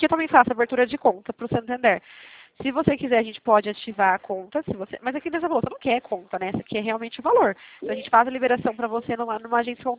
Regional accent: Jundiaí, São Paulo, Brazil; Eu sou de Jundiaí

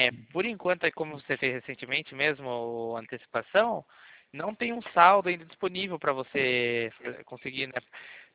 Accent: Itapetininga, São Paulo, Brazil; Sou de Itapetininga.

